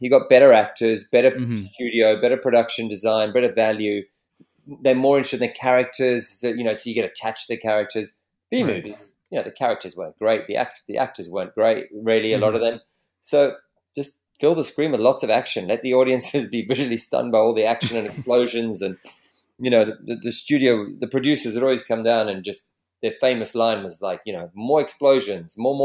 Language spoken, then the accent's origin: English; South Africa; American TV shows that I grew up in South Africa watching, like The Dukes of Hazzard, The Fall Guy